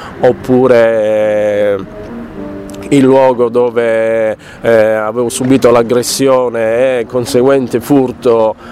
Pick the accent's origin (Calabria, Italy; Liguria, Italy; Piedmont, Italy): Piedmont, Italy; Turin; adesso io posso ricapitare o ripercorrere da torinese